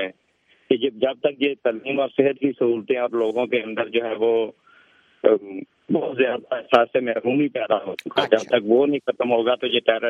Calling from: Khushab, Punjab, Pakistan; بات کر رہا ہوں خوشاب.

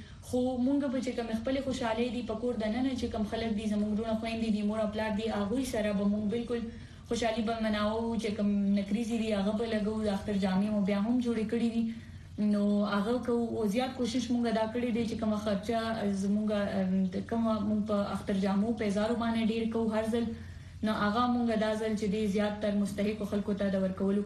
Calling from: Peshawar, Khyber Pakhtunkhwa, Pakistan; زه د پیښور اوسیدونکی یم.

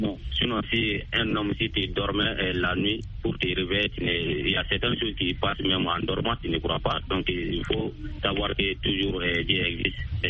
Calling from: Mali; Oui, toujours dans mon village natal

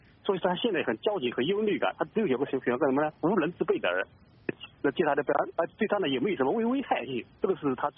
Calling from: Hainan, China; 哦，我是海南的

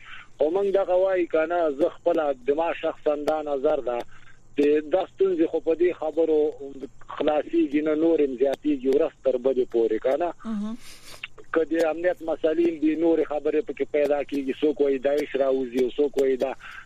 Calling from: Laghman, Afghanistan

